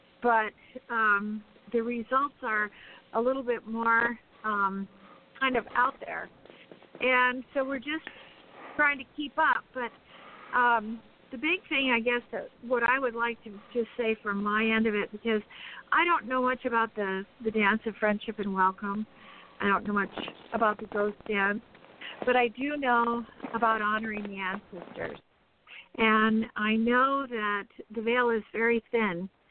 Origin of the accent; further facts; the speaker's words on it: Hawaii, United States; I'm originally from Hawaii, although my bloodline is Haudenosaunee. My mother is a Mohawk from Six Nations. But I'm born and raised in Hawaii.